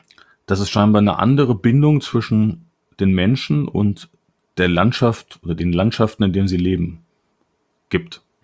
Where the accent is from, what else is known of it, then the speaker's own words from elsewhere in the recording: Germany; born there; now in Frankfurt, Germany; Ich bin ja bekanntermaßen kein gebürtiger Frankfurter. Mhm. Dann sage ich eigentlich immer, ich bin im Harz geboren.